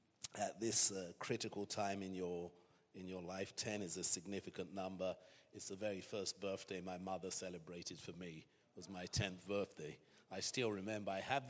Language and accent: English; Battersea, London, United Kingdom; And I was raised in Southwest 11, Battersea.